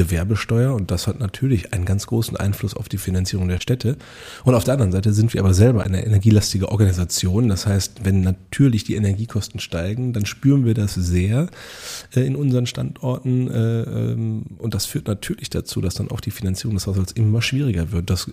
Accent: Schwelm, North Rhine-Westphalia, Germany; Jetzt muss ich mich outen, ich bin der gebürtiger Schwelmer.

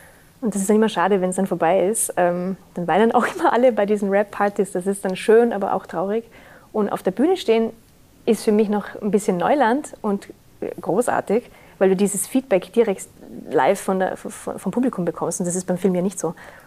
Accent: Vorarlberg, Austria; in Vorarlberg, in meiner Heimat, spielen darf.

